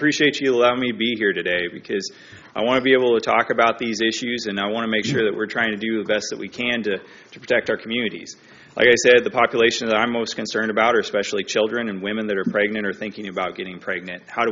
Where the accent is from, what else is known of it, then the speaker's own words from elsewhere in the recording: Nebraska, United States; I'm from Nebraska. I'm from northeast Nebraska. I'm not too far away from Creighton, Nebraska.